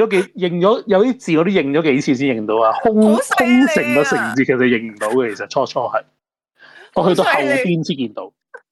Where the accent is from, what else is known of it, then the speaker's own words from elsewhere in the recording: China; 我话我来自中国嘅，讲中文嘅